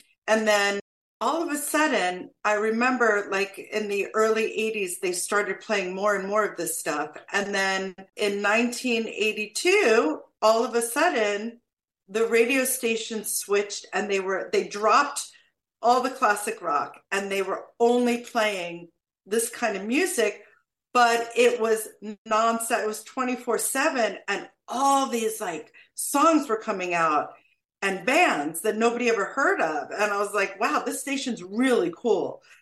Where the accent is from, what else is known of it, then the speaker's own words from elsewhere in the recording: New York, United States; I grew up on Long Island. I grew up in the 70s and the early 80s